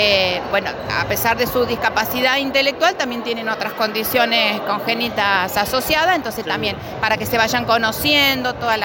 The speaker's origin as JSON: {"language": "Spanish", "town": "Esperanza", "region": "Santa Fe", "country": "Argentina", "said": "Yo soy de un pueblo chico también, soy de Esperanza"}